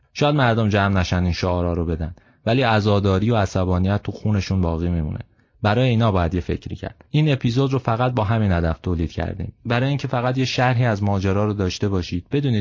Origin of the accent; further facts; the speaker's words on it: Abadan, Khuzestan, Iran; اینو به عنوان یه آبادانی بهتون نمیگم،